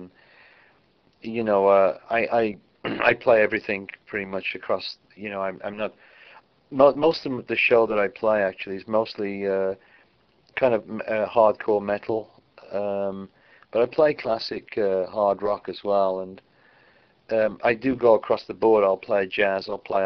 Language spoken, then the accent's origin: English; Aston, West Midlands, United Kingdom; born there; where I was born in Aston, and so we would go to a cafe on Lichfield Road, which runs all the way through Aston.